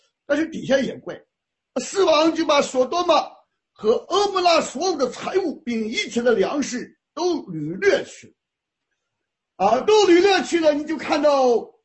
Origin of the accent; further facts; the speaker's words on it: Shandong, China; 像我老家山东的山东人啊